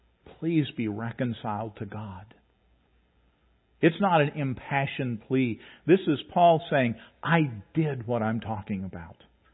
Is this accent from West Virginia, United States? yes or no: yes; West Virginia, United States; born there; Because I was born here. I was born in West Virginia, but I was still the United States.